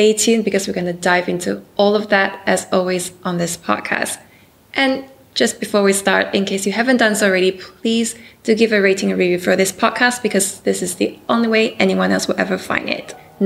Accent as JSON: {"language": "English", "region": "Sarawak", "country": "Malaysia", "tie": "born or raised there", "said": "he came from a little town called Miri in my hometown of Sarawak"}